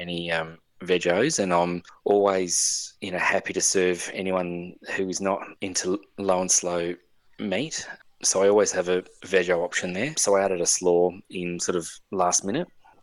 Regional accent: Adelaide, South Australia, Australia; oh, and I'm from Adelaide. I've come over from Adelaide.

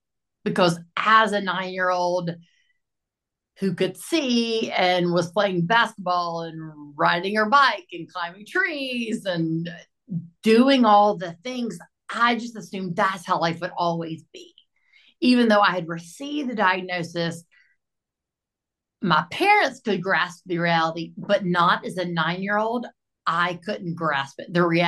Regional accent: Greenville, South Carolina, United States; So I'm from Greenville, South Carolina. So the northern upstate part of South Carolina.

